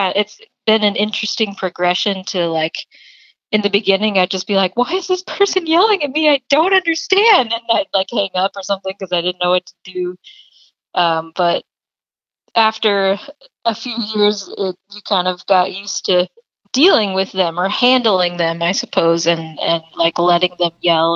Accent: Nebraska, United States; Because I'm from Nebraska.

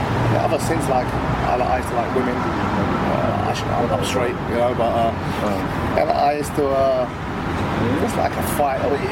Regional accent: London, United Kingdom; also born or lived in Essex; And my dad got a job in that area, so we moved as a family because I was born in North London.

